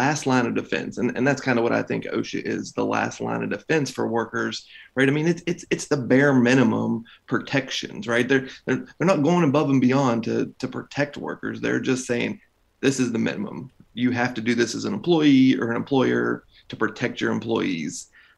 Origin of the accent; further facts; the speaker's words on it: West Virginia, United States; Being from West Virginia, you know, where we're 100 years from Blair Mountain